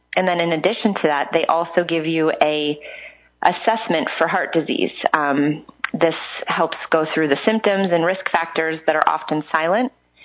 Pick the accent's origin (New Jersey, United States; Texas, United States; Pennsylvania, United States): Pennsylvania, United States; Specifically me, I grew up in Adams County. That's apple country for Pennsylvania.